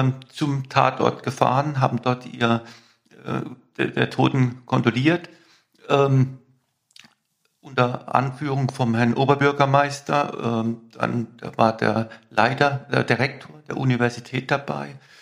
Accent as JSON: {"language": "German", "town": "Mannheim", "region": "Baden-Württemberg", "country": "Germany", "tie": "born or raised there", "said": "In Mannheim, meine Heimatstadt, und ich bin in C aufgewachsen, in C-Quadraten aufgewachsen."}